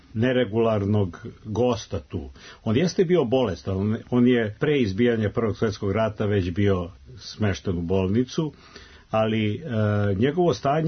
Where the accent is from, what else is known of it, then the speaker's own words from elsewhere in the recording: Belgrade, Serbia; born there; ja sam rođen u Beogradu, moji su da. Svi preci iz Beograda